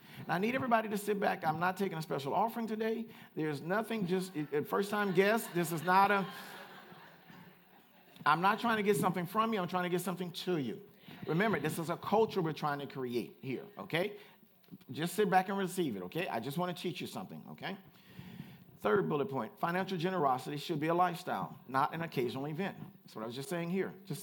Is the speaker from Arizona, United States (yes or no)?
no; Louisiana, United States; Now, I'm from Louisiana. We don't care about fashion in Louisiana.